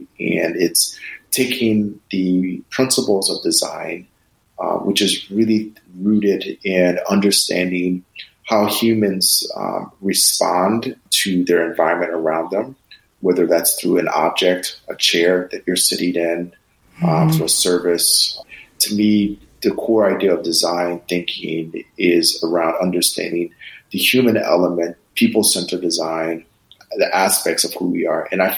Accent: Mansfield, Ohio, United States; also born or lived in Denver, Colorado; I grew up in Mansfield, Ohio.

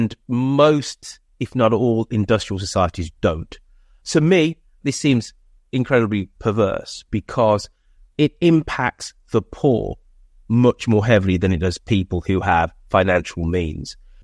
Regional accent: United Kingdom; But as a Brit who loves many aspects about America

